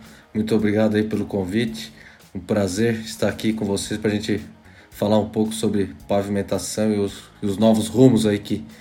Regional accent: Criciúma, Santa Catarina, Brazil; eu sou natural de Criciúma, né? Vivi a minha vida toda em Criciúma, perto de Florianópolis, ali de Santa Catarina.

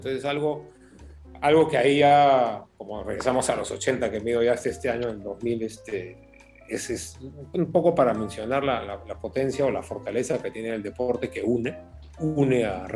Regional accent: Peru; vengo de Perú, estoy en tal ciudad y me voy a quedar 3 meses en invierno

